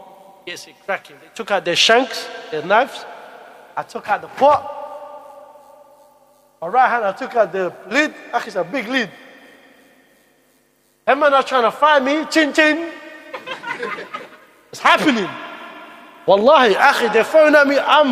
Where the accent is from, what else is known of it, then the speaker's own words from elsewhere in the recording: Mosul, Nineveh, Iraq; I come from Iraq. I come from Mosul, bro.